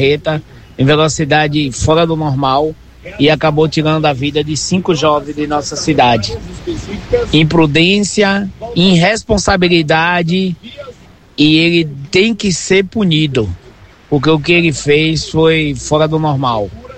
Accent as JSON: {"language": "Portuguese", "town": "Nova Fátima", "country": "Brazil", "said": "Eu sou de Nova Fátima, sou ouvinte assíduo do programa de vocês todos os dias. Eu sou dessa cidade."}